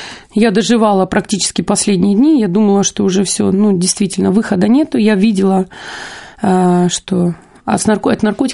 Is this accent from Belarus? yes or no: no; Ukraine; Да, я сама с Украины, родилась на Украине, и родители меня отправили, как бы позор семейный, отправили на Украину.